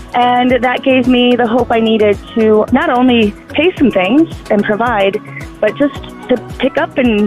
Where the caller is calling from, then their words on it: Michigan, United States; I'm calling from Michigan near Pontiac.